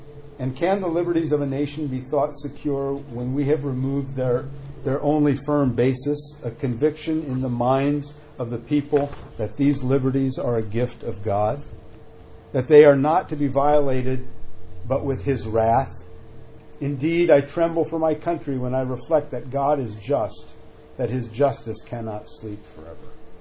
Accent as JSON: {"language": "English", "town": "Rome", "region": "Lazio", "country": "Italy", "moved": "as an adult", "said": "I came from Rome, Italy, all the way to Illinois, to Wheaton, Illinois, to go to Wheaton College."}